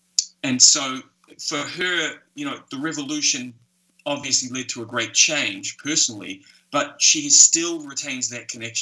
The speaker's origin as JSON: {"language": "English", "country": "New Zealand", "tie": "born or raised there", "said": "I grew up in New Zealand."}